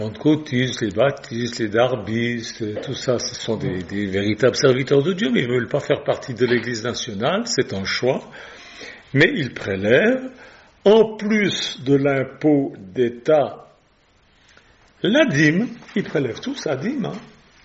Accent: Switzerland; parce que vous savez tous que je suis suisse.

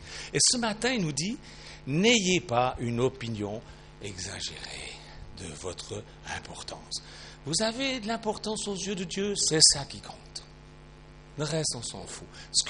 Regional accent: Switzerland; chez nous en Suisse

